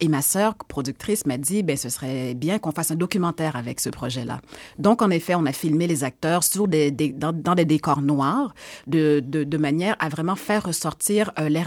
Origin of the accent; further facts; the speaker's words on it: Montreal, Quebec, Canada; Je suis née à Montréal. En grandissant, dans mes cours d'histoire, on ne m'avait jamais raconté l'histoire de l'esclavage ici.